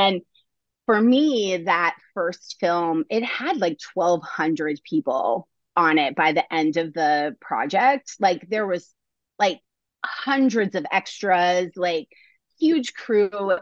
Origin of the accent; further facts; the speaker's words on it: Minnesota, United States; moved away as an adult; now in Los Angeles, United States; I moved to Los Angeles from Minnesota when I was in my early 20s